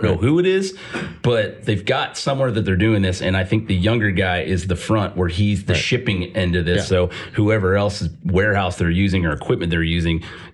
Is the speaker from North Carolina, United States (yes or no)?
no; St. Louis, Missouri, United States; I've got friends from, you know, where I grew up in St. Louis